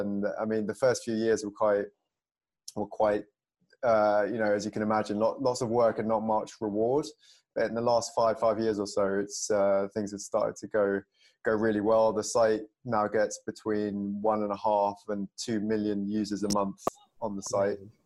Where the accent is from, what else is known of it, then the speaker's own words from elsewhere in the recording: London, United Kingdom; I am born and bred in London.